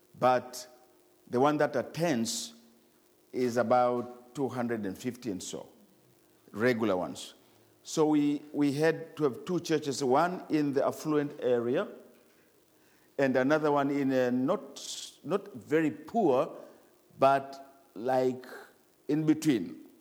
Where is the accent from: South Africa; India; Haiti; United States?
South Africa; We come from South Africa.